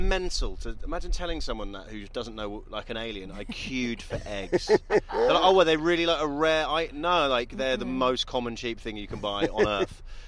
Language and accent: English; London, United Kingdom; I'm from London.